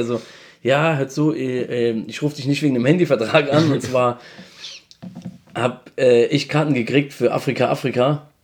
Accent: Mannheim, Baden-Württemberg, Germany; ja, guten Tag, ich komme aus Mannheim.

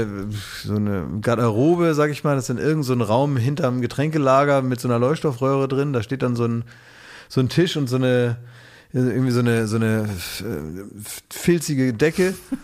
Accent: Oldenburg, Lower Saxony, Germany; Wo man dann auch bei uns in Oldenburg gab es sowas auch

